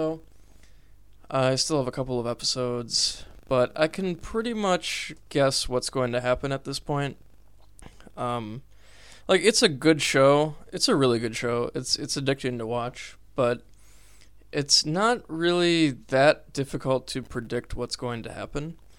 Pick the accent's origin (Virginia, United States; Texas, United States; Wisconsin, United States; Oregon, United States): Wisconsin, United States; know, like Milwaukee, basically, in Wisconsin, or Chicago. So Chicago's like a 3-hour drive away from my hometown.